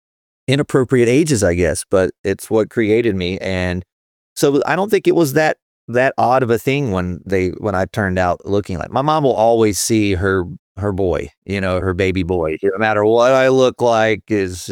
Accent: North Carolina, United States; And growing up in the Bible Belt of North Carolina, it felt really real.

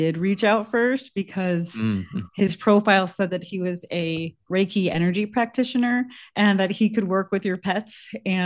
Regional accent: Chicago, Illinois, United States; I'm from Chicago

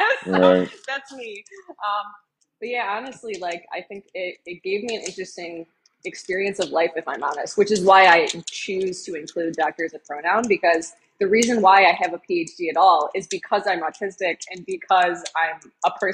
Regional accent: Illinois, United States; I grew up near Chicago.

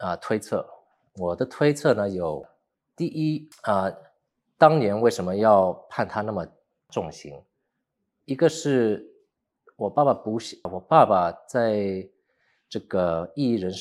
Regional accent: Canada; also born or lived in New York, United States; 我是1985年生于纽约，我在这里出生，在加拿大长大啊

